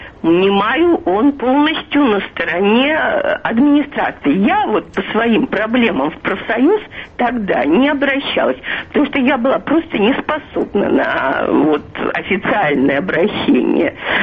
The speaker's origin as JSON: {"language": "Russian", "region": "Saint Petersburg", "country": "Russia", "said": "Здравствуйте, я из Санкт-Петербурга."}